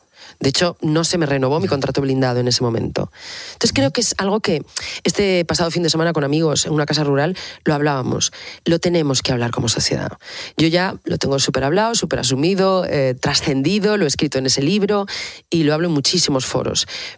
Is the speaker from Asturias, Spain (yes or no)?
yes; Asturias, Spain